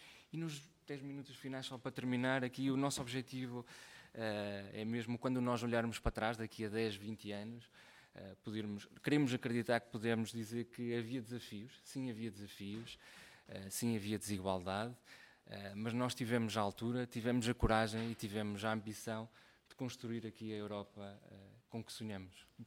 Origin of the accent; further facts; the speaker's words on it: Mirandela, Bragança, Portugal; Eu sou de Mirandela